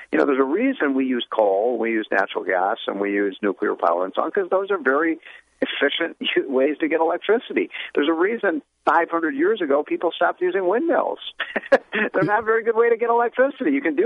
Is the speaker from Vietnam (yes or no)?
no; Chicago, Illinois, United States; Know, I grew up in Chicago.